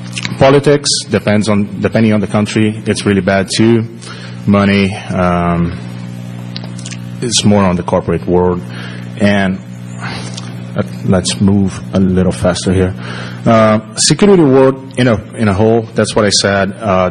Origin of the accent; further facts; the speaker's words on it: Brazil; English is a second language; moved away; And I'm from Brazil, and I live here for a while.